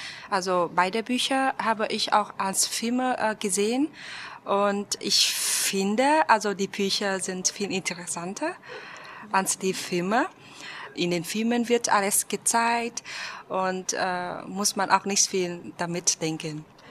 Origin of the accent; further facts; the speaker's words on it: Vietnam; German is a second language; Ich komme aus Vietnam und ich bin 1985 geboren.